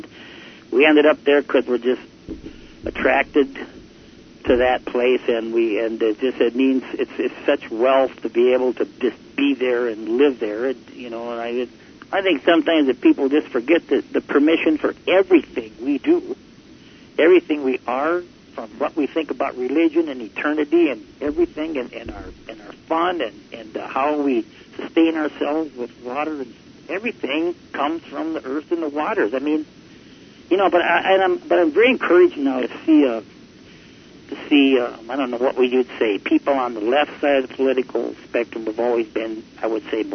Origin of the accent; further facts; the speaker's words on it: the South, United States; Man, I thought I come from the South.